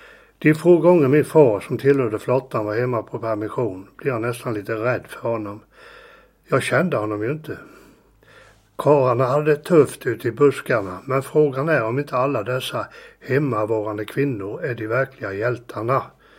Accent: Jönköping, Jönköping County, Sweden; Vad jag har tänkt berätta om är mina barndomsår från Jönköping. Jag är född i Kristina församling i Jönköping 38. Alltså är jag av sen förkrigsmodell.

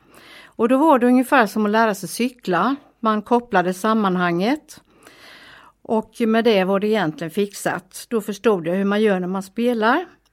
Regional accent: Bottnared, Västra Götaland County, Sweden; Min barndom i Bottnared, skola och allt detta har jag väldigt mycket minnen ifrån. Goda minnen. Där fanns också Betaniaförsamlingen där mina föräldrar var medlemmar. Och där jag gick i söndagsskola.

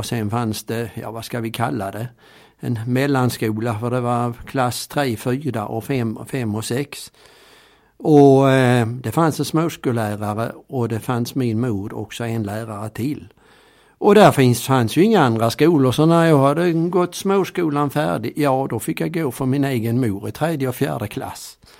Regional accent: Östra Grevie, Skåne, Sweden; accent: Scanian; Jag är faktiskt uppvuxen på landsvägen så att säga. Två små samhällen, Östra Grevie och Arje, på landsvägen mellan Malmö och Ystad. Där är det som då var Månstorps kommun, som idag tillhör Vellinge.

